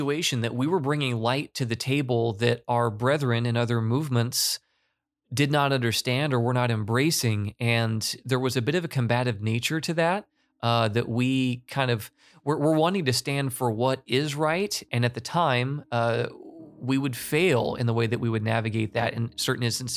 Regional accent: Illinois, United States; I'm from Southern Illinois and didn't grow up in the church

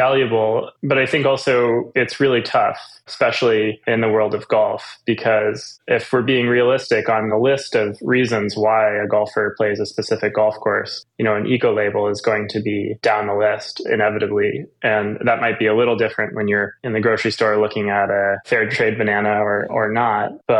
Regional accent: Blacksburg, Virginia, United States; Yeah, I grew up in Blacksburg, Virginia, where Virginia Tech is, and then went a little further east in Virginia to William & Mary in Williamsburg

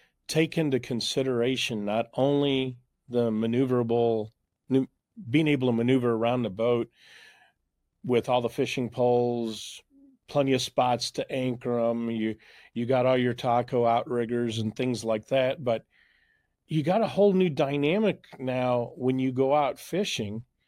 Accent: Southeast, United States; I grew up in the Southeast, and it was in a day and age where you had four channels that you could watch.

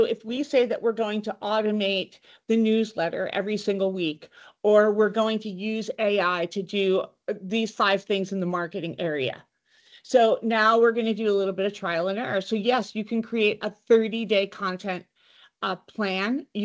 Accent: New Jersey, United States; You know, for me, jokingly, because I'm from New Jersey, it's a lot of people make fun of me about

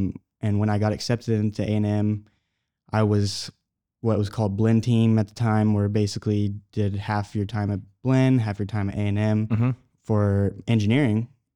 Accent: Dripping Springs, Texas, United States; So born and raised in Dripping Springs, Texas, just west of Austin here.

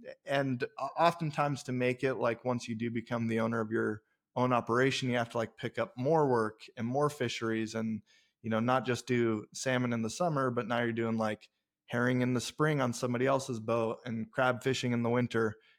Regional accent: Homer, Alaska, United States; So we grew up here in Homer, Alaska. It's a small town you know, 5,000 people.

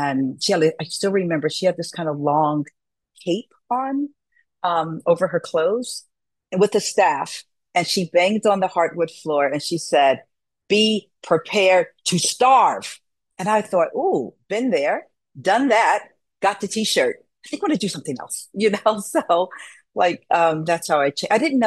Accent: Newark, New Jersey, United States; You know, so as I mentioned, I grew up in Newark and I knew I could not go, our family could not afford for me to go out of school, out of state.

